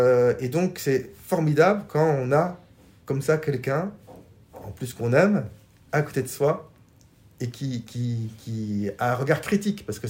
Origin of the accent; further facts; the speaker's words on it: Brussels, Brussels-Capital Region, Belgium; Donc moi, je suis belge, bien évidemment, et Jonathan vivait à Bruxelles, au même moment que moi, quand on était tous les deux enfants.